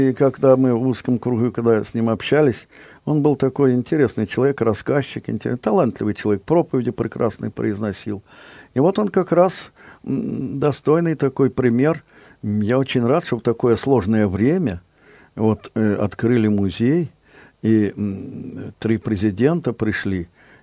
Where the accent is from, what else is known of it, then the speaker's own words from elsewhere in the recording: Ukraine; Кроме того, я ведь тоже с Украины